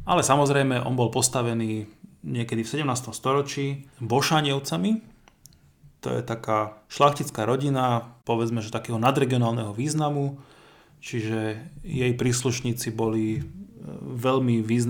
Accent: Uherce, Trenčín Region, Slovakia; Pamätám sa, ako teda rodák z Uheriec, že sa vždy tradovalo

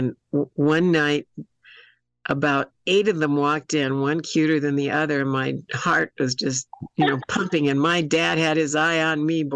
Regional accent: North Woods, United States; Well, when I was growing up in the North Woods, there were so many camps in the North Woods where I was.

